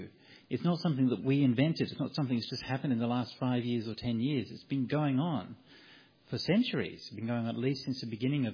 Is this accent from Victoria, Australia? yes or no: no; Bundanoon, New South Wales, Australia; My hometown for many years, Bundanoon, was the first town in the world that banned plastic water bottles.